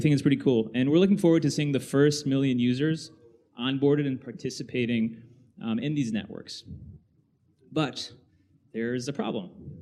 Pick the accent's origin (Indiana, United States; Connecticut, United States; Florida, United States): Connecticut, United States; New Haven; now in Brooklyn, United States; I grew up in New Haven, Connecticut. I currently live in Brooklyn.